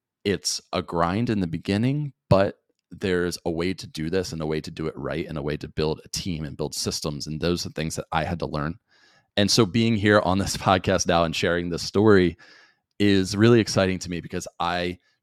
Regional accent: New Jersey, United States; I came from a blue collar background, you know, growing up in South Jersey, and I didn't know wealthy people.

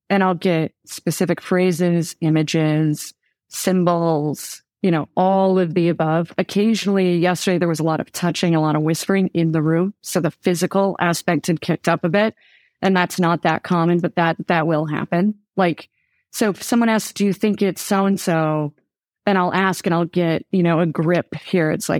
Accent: Chicago, Illinois, United States; And also the not like, I'm from Chicago. Where I come from, we have a lot of problems

